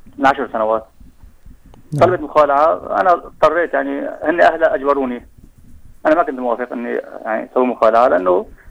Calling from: Aleppo, Aleppo Governorate, Syria; من حلب، متزوج وعندي 3 أولاد، شاب وبنتين

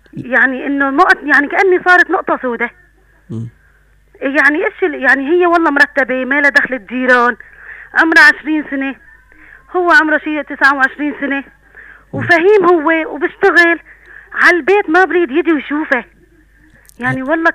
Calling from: Aleppo, Aleppo Governorate, Syria

